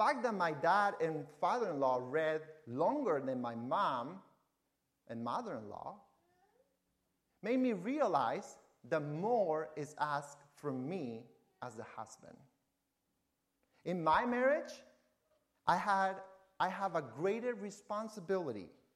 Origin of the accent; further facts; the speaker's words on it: Argentina; English is a second language; I know it is hard to tell that I have an accent, but I do, surprise. And the reason is because I was raised in Argentina where Spanish was spoken.